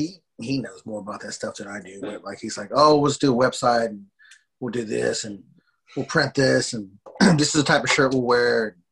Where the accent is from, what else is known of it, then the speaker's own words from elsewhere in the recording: the South, United States; born there; that's a Southern thing, you know, like because I was born in the South, and like that, you know, bluegrass sounds home to me.